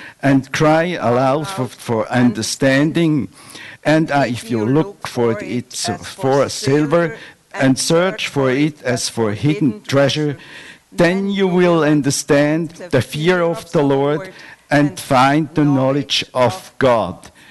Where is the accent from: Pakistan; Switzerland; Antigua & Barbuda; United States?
Switzerland; … we are originally from Switzerland.